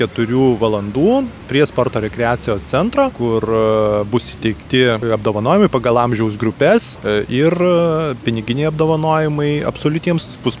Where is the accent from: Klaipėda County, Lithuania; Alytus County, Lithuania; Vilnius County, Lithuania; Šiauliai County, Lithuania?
Alytus County, Lithuania; o mesgi esam dzūkai, taigi parodykim, kokie mes esam miesto svečiams